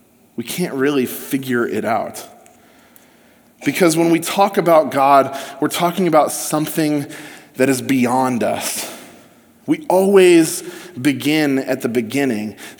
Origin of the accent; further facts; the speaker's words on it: California, United States; I came to New Jersey from California to study theology.